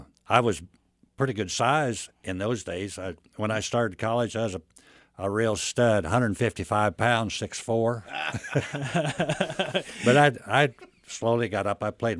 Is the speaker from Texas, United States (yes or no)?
no; Pickway, Kansas, United States; Well, we played baseball in my hometown all my life.